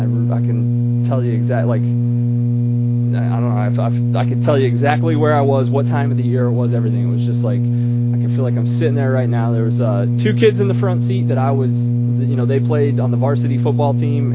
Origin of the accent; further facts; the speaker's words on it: New Port Richey, Florida, United States; I'm from Newport Richey. I grew up in Newport Richey.